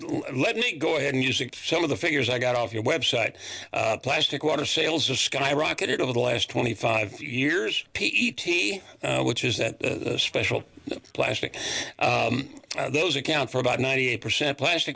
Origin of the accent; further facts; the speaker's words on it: Houston, Texas, United States; I'm from Houston. So, I'm very familiar with Buffalo Bayou.